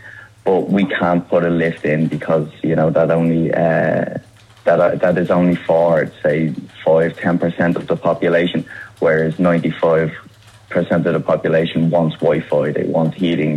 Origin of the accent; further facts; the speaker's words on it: Dublin, County Dublin, Ireland; Because I'm from Dublin